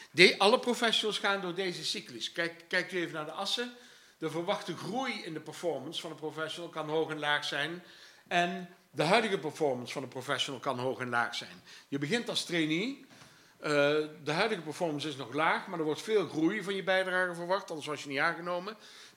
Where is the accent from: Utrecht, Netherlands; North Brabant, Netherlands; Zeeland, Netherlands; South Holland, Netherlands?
North Brabant, Netherlands; Eindhoven; ik kom uit Brabant, Eindhoven.